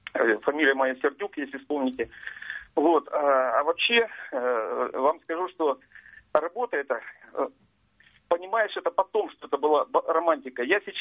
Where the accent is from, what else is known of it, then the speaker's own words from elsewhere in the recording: Chelyabinsk, Chelyabinsk Oblast, Russia; я из Челябинска сам.